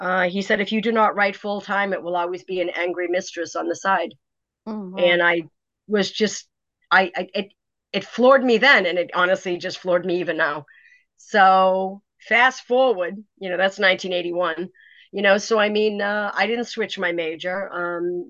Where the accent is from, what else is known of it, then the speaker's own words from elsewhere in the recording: Walpole, Massachusetts, United States; growing up in Walpole, Mass, which is 18 miles south of Boston.